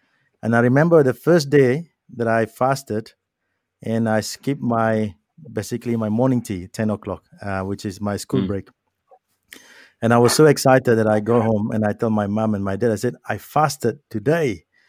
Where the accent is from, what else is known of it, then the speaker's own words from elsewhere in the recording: Malaysia; I was 8 years old. And as you know, I'm from Malaysia, where everybody fast, you know, in Ramadan